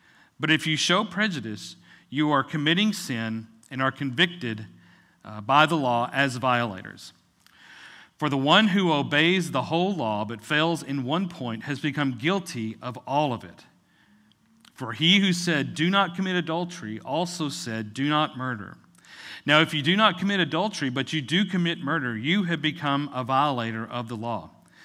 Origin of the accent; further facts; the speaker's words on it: Fort Worth, Texas, United States; but I grew up in Fort Worth, right? And there's only one kind of Mexican food. It's Tex-Mex.